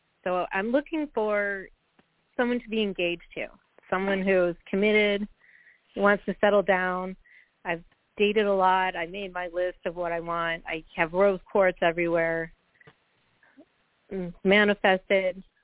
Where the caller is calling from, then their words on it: Ohio, United States; I'm calling from Ohio.